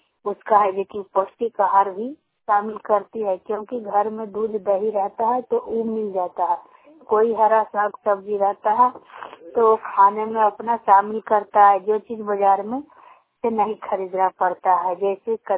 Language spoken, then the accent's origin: Hindi; Chhoti Amar, Bihar, India; छोटी अमर गाँव की रहने वाली हूँ और अर्नव थाना पड़ता है।